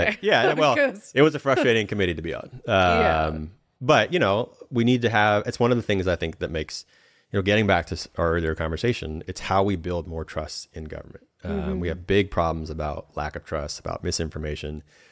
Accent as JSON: {"language": "English", "town": "Steilacoom", "region": "Washington", "country": "United States", "tie": "born or raised there", "said": "I grew up in Steilacoom, Washington, with a view of McNeil Island."}